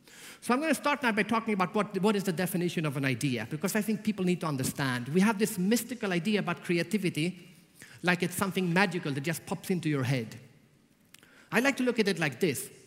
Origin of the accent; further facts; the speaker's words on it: Sweden; For example, I'm from Sweden. In Sweden, in Europe, it will tend to be maybe 60 to 80%.